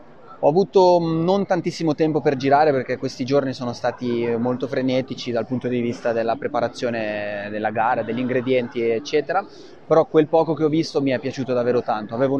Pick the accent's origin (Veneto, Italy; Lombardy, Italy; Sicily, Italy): Lombardy, Italy; Milan; ho 29 anni e sono di Milano.